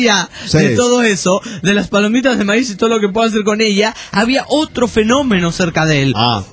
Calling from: Juliaca, Puno, Peru; de Juliaca, Perú.

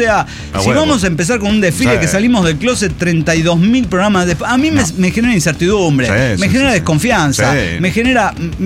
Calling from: Oaxaca, Mexico; de Oaxaca.

